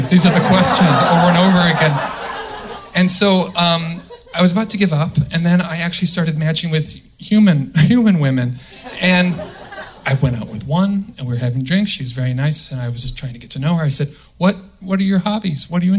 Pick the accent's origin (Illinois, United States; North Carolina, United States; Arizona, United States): Illinois, United States; I'm from the Midwest. Right? Okay. And, okay. Outside Chicago.